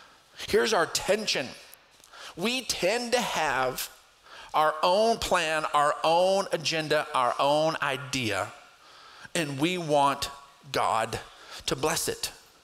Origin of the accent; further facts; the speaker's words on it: Texas, United States; If I get too focused on my citizenship as an American, as a Texan, some of the struggles that we're dealing with right now, it can begin to take me off course.